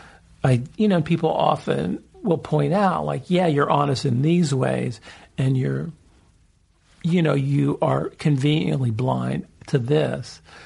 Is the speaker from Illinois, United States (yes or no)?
no; San Francisco, California, United States; also born or lived in Los Angeles; I grew up in San Francisco and L.A., and, you know, I just love stand-up.